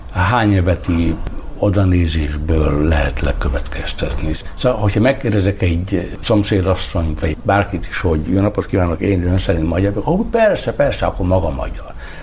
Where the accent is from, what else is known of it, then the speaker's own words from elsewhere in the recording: Hungary; Nem esik nekem rosszul az, hogy magyar vagyok, és az esik rosszul, hogy cigány. Én egy magyarországi cigányember vagyok